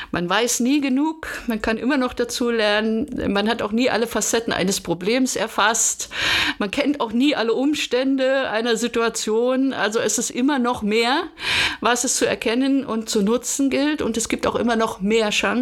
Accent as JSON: {"language": "German", "region": "Berlin", "country": "Germany", "said": "Ich bin Berlinerin, aber ich arbeite auch europaweit. Allerdings coachen kann ich nur in Deutsch, weil da kommt es auch auf die Feinheiten der Sprache an. Und ich beherrsche keine zweite Sprache so gut wie Deutsch."}